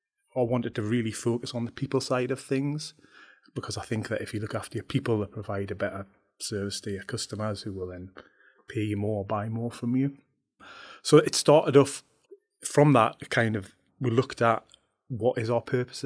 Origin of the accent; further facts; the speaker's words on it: North East England, United Kingdom; I'm from North Northumberland originally.